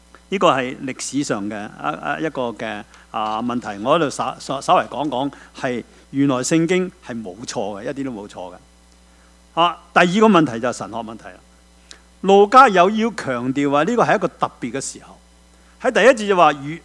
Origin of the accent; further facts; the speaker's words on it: China; 好像我们中国人呢，即是婚宴